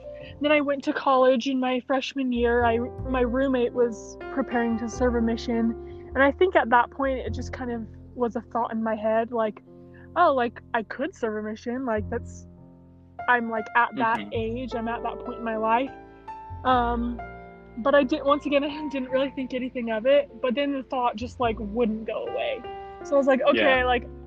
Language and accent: English; American Fork, Utah, United States; now in Provo, United States; I grew up in American Fork, Utah. I live in Provo now, just going to school at BYU.